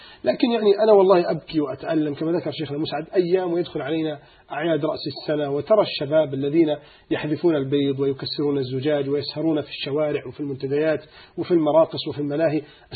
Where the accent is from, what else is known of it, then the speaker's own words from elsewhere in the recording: Alexandria, Alexandria Governorate, Egypt; حتى لدرجة أنهم لم يستطيعوا توديعه على الشاطئ عندنا في الإسكندرية